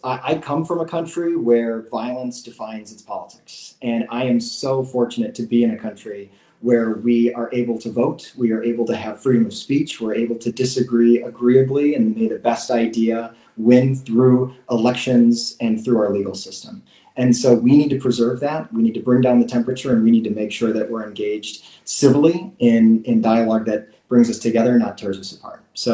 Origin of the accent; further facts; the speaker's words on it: Racine, Wisconsin, United States; places that I grew up in here in Racine.